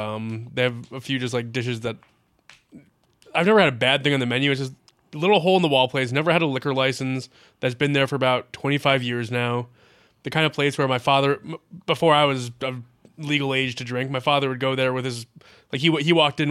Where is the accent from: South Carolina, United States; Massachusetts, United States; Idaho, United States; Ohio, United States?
Massachusetts, United States; Springfield; Springfield. Springfield, Mass. Springfield. So, like, when you're talking Western Mass there, I'm from Western Mass